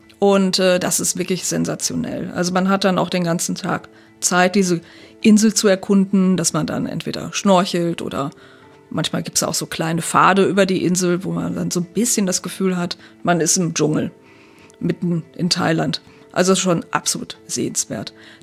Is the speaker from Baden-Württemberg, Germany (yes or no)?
no; North Rhine-Westphalia, Germany; Ich komme jetzt selber aus dem Sauerland, das ist so ein bisschen so ähnlich, also vielleicht 500 Meter hoch ungefähr